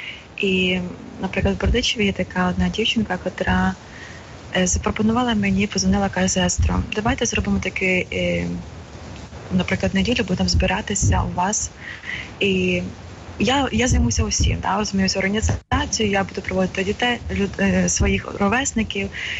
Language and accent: Ukrainian; Shepetivka, Khmelnytskyi Oblast, Ukraine; у нас, звідки я родом, в Шепетівці, є дім престарілих